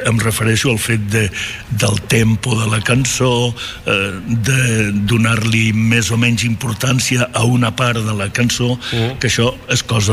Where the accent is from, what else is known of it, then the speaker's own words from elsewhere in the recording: Galicia, Spain; jo sóc gallec